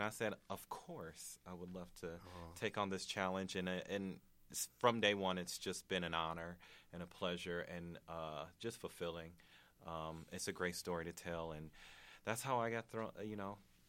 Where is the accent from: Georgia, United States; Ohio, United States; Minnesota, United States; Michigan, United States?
Michigan, United States; now in Chicago, United States; I was born and raised in Michigan. I graduated from Grand Valley State University with a degree in dance